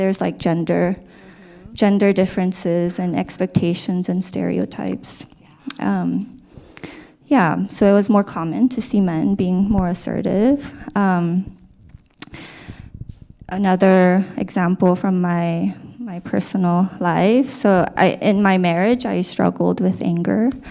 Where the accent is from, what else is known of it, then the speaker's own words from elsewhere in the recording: South Korea; Yeah, so I'm Korean. I was born in Korea and grew up in the Korean culture and in Korean American culture.